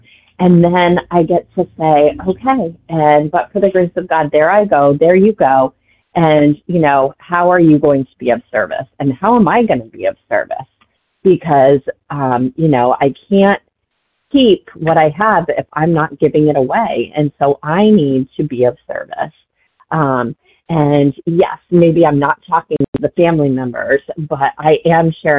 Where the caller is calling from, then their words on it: Massachusetts, United States; calling from Massachusetts.